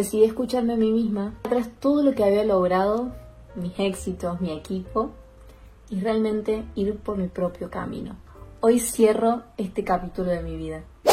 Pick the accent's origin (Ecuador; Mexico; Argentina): Argentina; soy de Argentina, tengo 26 años